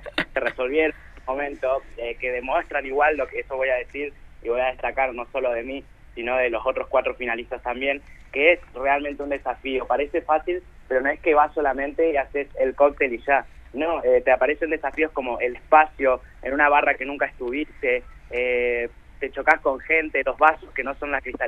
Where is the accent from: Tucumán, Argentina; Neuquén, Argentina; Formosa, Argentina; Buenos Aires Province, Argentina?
Formosa, Argentina; en Formosa somos productores de algodón, nuestro escudo lleva planta de algodón de azúcar, nuestro escudo provincial